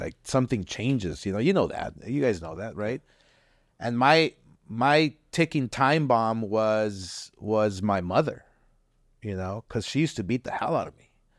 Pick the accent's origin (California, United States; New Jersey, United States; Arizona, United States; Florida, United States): California, United States; Los Angeles; I grew up in East